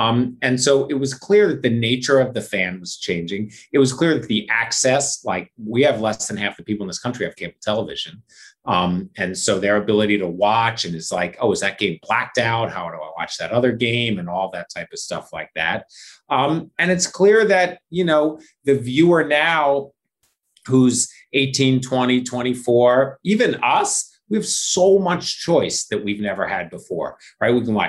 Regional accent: Philadelphia, Pennsylvania, United States; And I grew up in Philadelphia. Like, you didn't have a choice. You were an Eagles fan, or like your neighbor would beat you up.

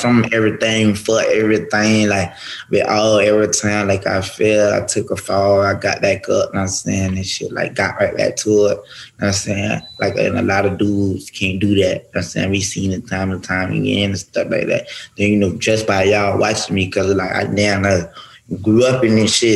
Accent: Pompano Beach, Florida, United States; I'm from Pompano, I pop a hole, you hear?

